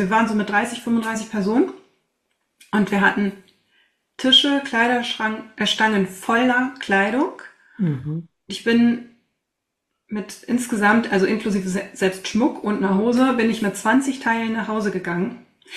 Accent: Wesel, North Rhine-Westphalia, Germany; Das ist ein Einzelhandelsgeschäft in meiner Heimatstadt Wesel und das ist einfach mal rund 350 Kilometer entfernt von hier.

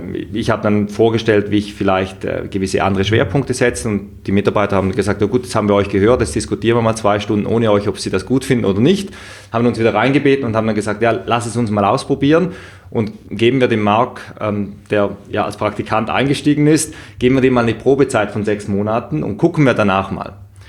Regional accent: South Germany, Germany; accent: South German; In St. Gallen in der Schweiz. Ja. Da hört man wahrscheinlich auch meinen süddeutschen Dialekt durchschimmern.

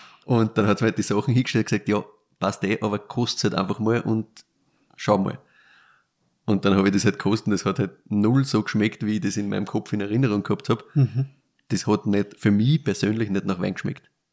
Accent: Laa an der Thaya, Lower Austria, Austria; Also ich komme selbst aus dem Weinviertel, komme aus Landerteier, das ist da ganz im Norden quasi, in der Nähe von Bolsdorf. Gleichzeitig ist es zwar Weinviertel, aber es ist eigentlich eine Brauereistadt.

